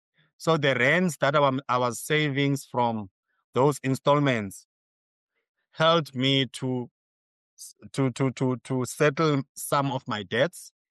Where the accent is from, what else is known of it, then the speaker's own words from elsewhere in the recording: Port Elizabeth, Eastern Cape, South Africa; I am from PE, Port Elizabeth. I'm not from Jerusalem. No, I'm from PE. So guys, PE is in South Africa.